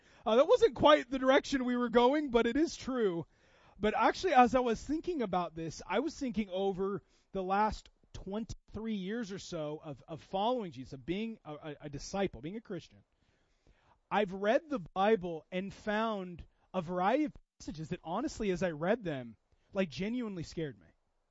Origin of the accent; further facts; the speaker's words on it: Seattle, Washington, United States; I grew up in Seattle, not very religious at all.